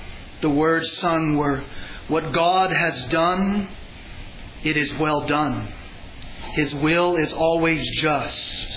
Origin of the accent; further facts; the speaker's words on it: Texas, United States; accent: Texas; I know I can't pronounce it correctly. That's my Texas accent.